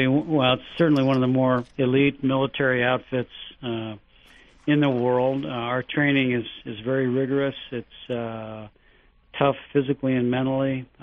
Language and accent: English; Long Island, New York, United States; Well, I grew up in Long Island. It's on the eastern part of New York State, kind of a maritime environment.